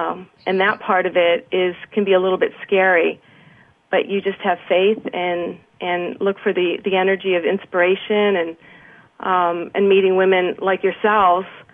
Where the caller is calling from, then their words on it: Boston, Massachusetts, United States; I'm calling from Boston. Calling from Massachusetts.